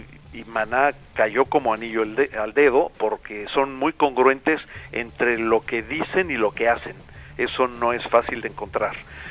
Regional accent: Mexico; now in United States; Yo soy mexicano, como tú sabes

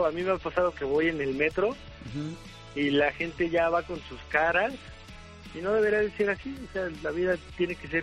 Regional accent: Nezahualcóyotl, State of Mexico, Mexico; Yo soy de Nezahualcóyotl.

